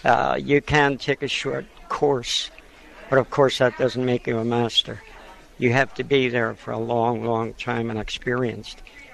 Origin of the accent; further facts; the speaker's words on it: Ireland; I come from Ireland.